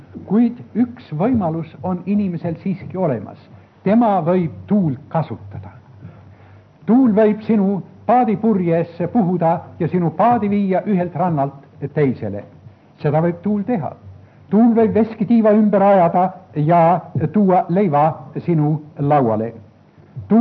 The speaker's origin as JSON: {"language": "Estonian", "region": "Saare County", "country": "Estonia", "tie": "born or raised there", "said": "Mina olen sündinud ja kasvanud seal maal, mida nimetati tuulikute maaks."}